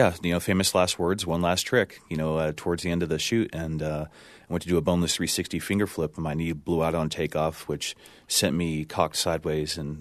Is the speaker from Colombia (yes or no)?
no; Santa Cruz, California, United States; Growing up in Santa Cruz, it's a very pressure-oriented gladiatorial arena when you surf.